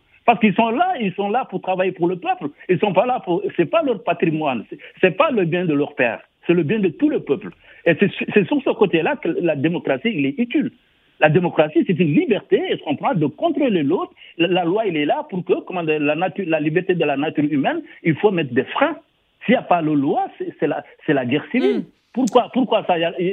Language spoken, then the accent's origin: French; Senegal; je suis sénégalais